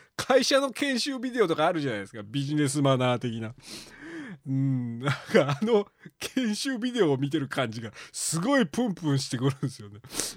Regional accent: Tochigi, Japan; だから僕は栃木県弁と標準語のバイリンガルですから、で僕はバリバリ生ってる地域で育っているんで

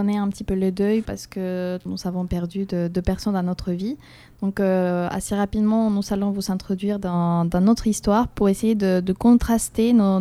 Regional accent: Colombia; ne pas pouvoir partir la voir en Colombie, mon pays d'origine

